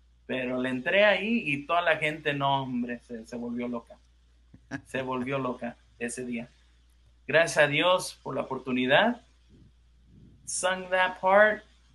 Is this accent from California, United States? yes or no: yes; Los Angeles, California, United States; I say our team because I'm from California and from